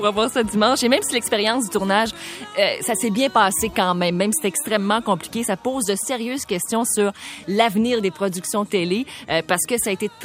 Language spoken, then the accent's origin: French; Quebec, Canada; on est Québécois